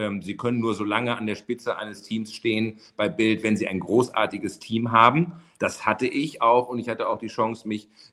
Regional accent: United States; Als Amerikaner würde ich sofort immer erst die Möglichkeit sehen, damit einmal Marmeladenbrot zu schmieren

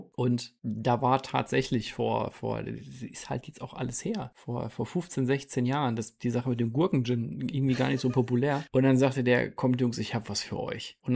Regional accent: North Rhine-Westphalia, Germany; denn ich komme ja aus dem Siegerland. Und das Siegerland ist nicht allzu groß, hat aber eine gesunde Kneipenkultur.

